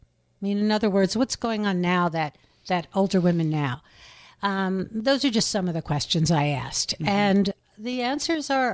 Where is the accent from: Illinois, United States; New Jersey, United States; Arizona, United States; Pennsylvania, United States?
New Jersey, United States; also born or lived in New York City; now in Ithaca, United States; I think it's about 34 years now. I came from New Jersey, through New York City up to here